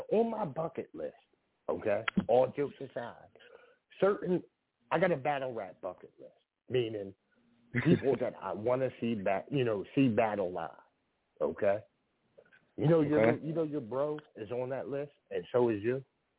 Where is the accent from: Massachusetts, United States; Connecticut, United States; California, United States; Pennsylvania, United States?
Pennsylvania, United States; Philadelphia; now in Norristown, United States; I'm from Philadelphia, but I reside in Norristown.